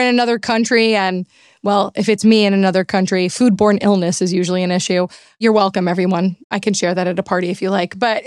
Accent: New York City, New York, United States; I'm from New York City. I said Queens, and I have to tell you something.

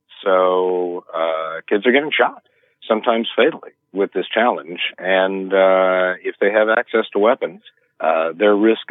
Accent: Memphis, Tennessee, United States; In Memphis, Tennessee, which is my hometown, we just had a young man shot in the head

